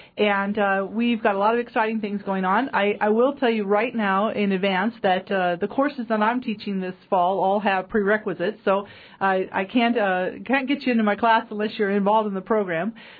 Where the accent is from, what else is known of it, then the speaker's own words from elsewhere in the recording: Missoula, Montana, United States; also born or lived in Oregon / Idaho; We came from Oregon, but via Idaho, which is where we lived previously. I'm a Montana girl, and from Missoula, Montana. Very, very used to this kind of environment.